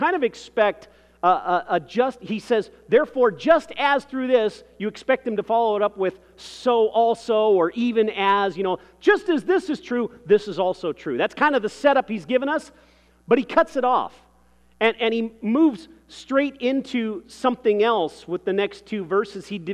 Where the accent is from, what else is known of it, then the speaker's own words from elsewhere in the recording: Burbank, California, United States; I grew up in Burbank and we were ministering at a church there for a number of years before moving here.